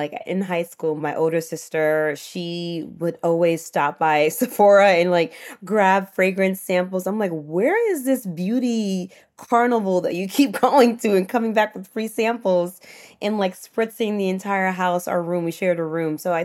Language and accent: English; New York City, New York, United States; especially growing up in Harlem as a first generation Senegalese American. All we had was community.